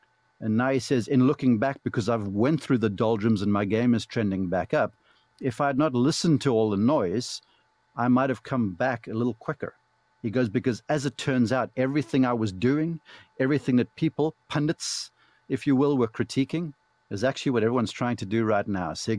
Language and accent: English; South Africa; as a young man growing up in South Africa, I learned the game by way of books.